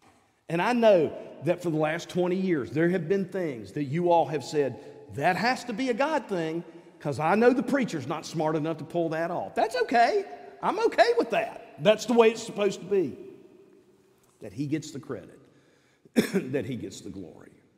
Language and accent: English; the South, United States; We're from the South. Somebody always has cookies and cakes and all that around, you know.